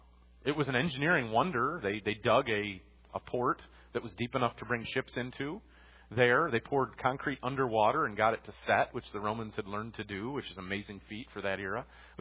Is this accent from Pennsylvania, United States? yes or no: no; Michigan, United States; You know, where I grew up in Michigan would be very much the same thing.